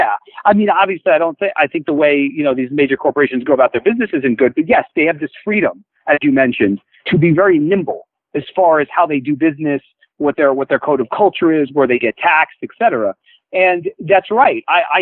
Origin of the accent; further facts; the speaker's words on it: United States; Now, you know, as an American, I feel as bad as things have been going in the last few decades, I still feel very fortunate that I was born here